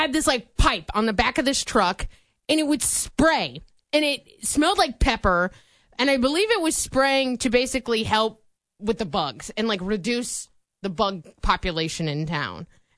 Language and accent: English; Vinton, Iowa, United States; But growing up in Vinton, there would be this loud truck that would go around town